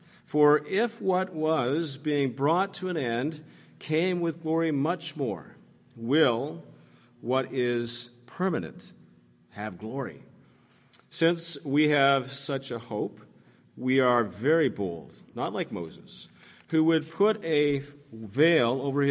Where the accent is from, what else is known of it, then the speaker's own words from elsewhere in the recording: Canada; I was raised growing up in the Anglican Church in Canada here, and I wasn't a Christian, but we had Christian values and morals to a certain degree in our household.